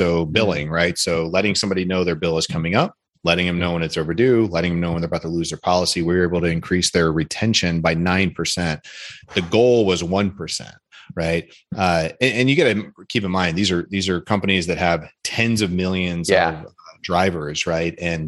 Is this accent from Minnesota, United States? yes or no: no; Akron, Ohio, United States; But I'm from Akron, Ohio, right? Like, we most Midwesterners